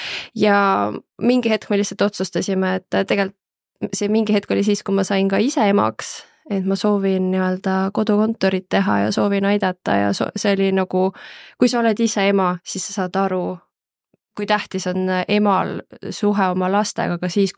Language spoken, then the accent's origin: Estonian; Pärnu, Pärnu County, Estonia; kui ma olen Pärnust pärit ja kui ma koolis õppisin